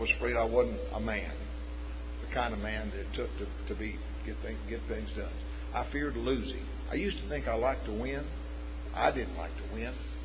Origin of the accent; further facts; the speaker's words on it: Texas, United States; I'm from West Texas. Men from West Texas are not fearful.